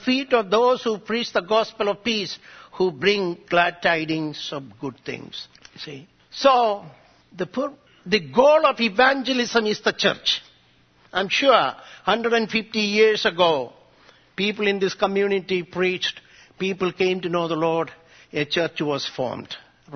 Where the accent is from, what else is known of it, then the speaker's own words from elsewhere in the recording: India; as a boy growing up in India, my burden was to reach the influential people of India